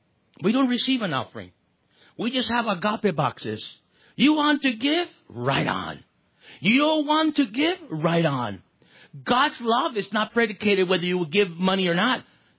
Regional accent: California, United States; And I'm a California. I'm from California.

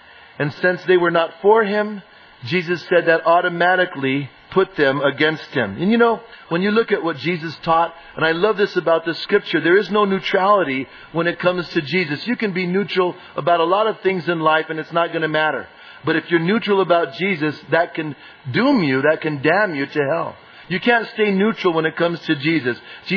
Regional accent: Bernalillo, New Mexico, United States; I was raised in Bernalillo, a little small town north of Albuquerque, and I was raised in a Catholic family.

